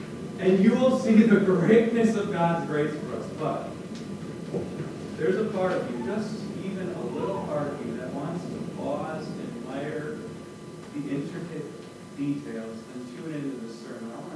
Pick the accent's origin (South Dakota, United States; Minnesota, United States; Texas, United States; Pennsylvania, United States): Minnesota, United States; I remember, I grew up in Minnesota. I remember it was a beautiful July day. And we were at one of those 10,000 lakes in Minnesota.